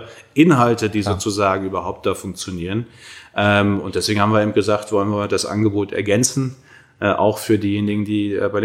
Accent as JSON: {"language": "German", "region": "North Rhine-Westphalia", "country": "Germany", "tie": "born or raised there", "lives_now": "Berlin, Germany", "said": "Hier ist meine Heimat, das Münsterland. meine Eltern, meine Freunde, hier weiß ich einfach, wo ich bin, wer ich bin. Aber natürlich ist auch zu Hause für mich da, wo ich in Berlin mit meinem Mann zusammen wohne"}